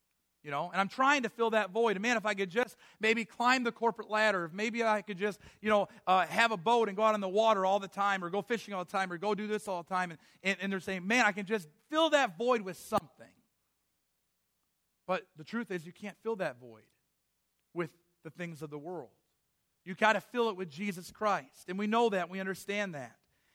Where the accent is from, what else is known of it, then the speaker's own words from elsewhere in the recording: United States; But we're Americans, and we have the freedoms to worship, and we're thankful for that.